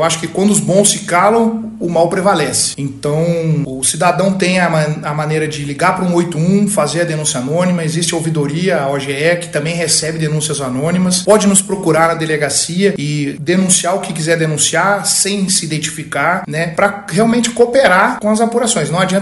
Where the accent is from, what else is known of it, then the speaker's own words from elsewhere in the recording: Curitiba, Paraná, Brazil; moved away as an adult; now in Minas Gerais, Brazil; sou curitibano, né, paranaense. Vim para Minas Gerais em 2007